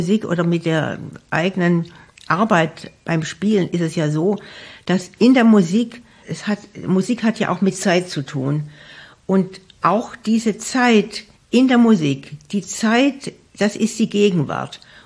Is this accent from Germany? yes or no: yes; Southern Germany, Germany; now in Bremen, Germany